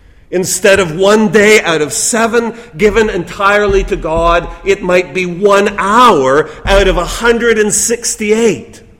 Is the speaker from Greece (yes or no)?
no; Toronto, Ontario, Canada; I well remember growing up in Toronto, and there were still blue laws in effect.